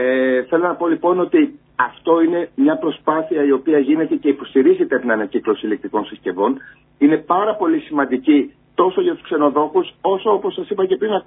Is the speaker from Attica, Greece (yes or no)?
no; Fragkata, Ionian Islands, Greece; Πριν κάποια χρόνια το είχαμε κάνει πιλωτικά εδώ στο χωριό μου στα Φραγκάτα.